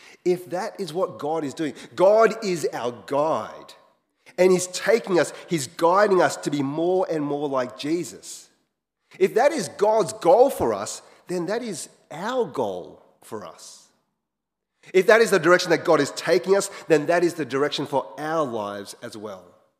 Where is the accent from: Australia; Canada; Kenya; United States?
Australia; Wagga Wagga, New South Wales; born there; I was born in Wagga Wagga. And I used to go back to Hong Kong every now and then when I was younger.